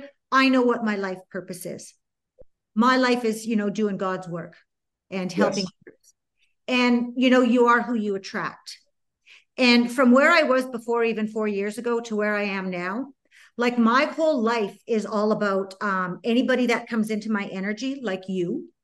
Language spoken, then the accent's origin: English; Saskatchewan, Canada; anybody in my hometown in the province of Saskatchewan, they do not know who I am at all now.